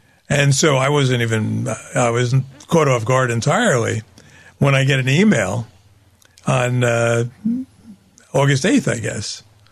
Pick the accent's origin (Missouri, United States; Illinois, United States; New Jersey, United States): New Jersey, United States; Newark; You know, I grew up in Newark, New Jersey. And watched the neighborhood collapse around me.